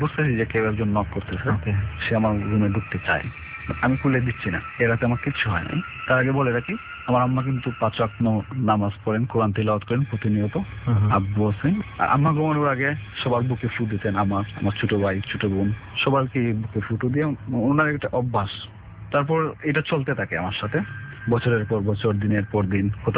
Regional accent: Sunamganj, Sylhet Division, Bangladesh; সুনামগঞ্জ থেকে আসছি

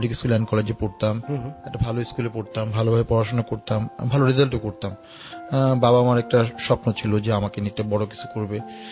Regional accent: Dhaka, Dhaka Division, Bangladesh; যেহেতু আমি ঢাকার স্থানীয় ছেলে।

